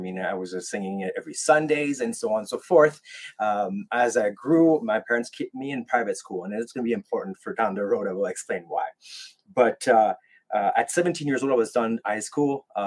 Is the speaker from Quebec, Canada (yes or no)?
yes; Quebec, Canada; accent: French Canadian; English is a second language; I'm from the French part of Canada. This is where the accent is coming from.